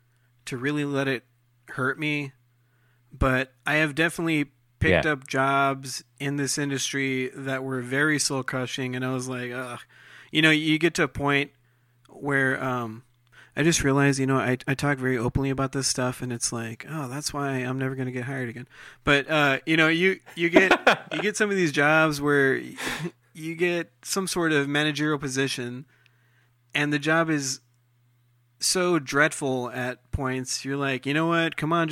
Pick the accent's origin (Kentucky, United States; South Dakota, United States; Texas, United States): Texas, United States; Oh, we're from Texas too.